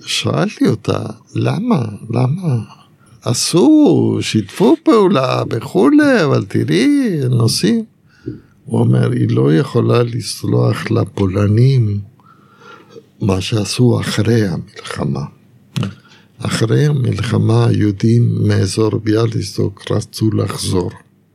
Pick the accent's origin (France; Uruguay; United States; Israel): Uruguay; Montevideo; למעשה, כעבור 4 שנים עברנו למונטווידאו. גדלתי במונטווידאו.